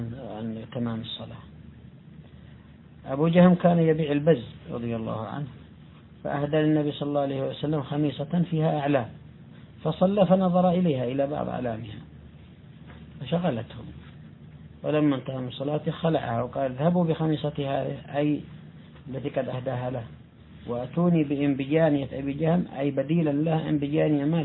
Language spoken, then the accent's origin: Arabic; Yemen; كما فعل بعض الناس عندنا في اليمن